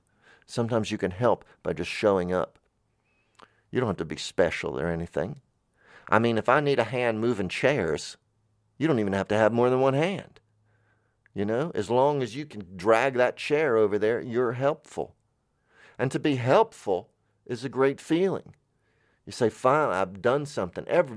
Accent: Tallahassee, Florida, United States; I'm from Tallahassee, and we every year the camellias bloom.

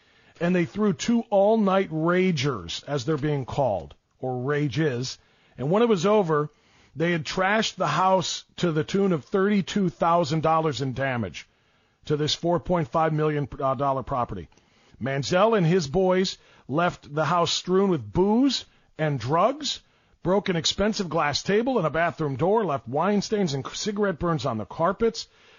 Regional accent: Cleveland, Ohio, United States; yours and my hometown teams of Cleveland

